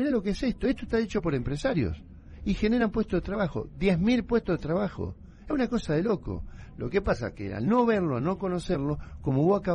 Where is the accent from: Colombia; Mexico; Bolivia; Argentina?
Argentina; Yo soy de la Argentina, te lo dije, donde tu viejo te decía trabajar o estudiar.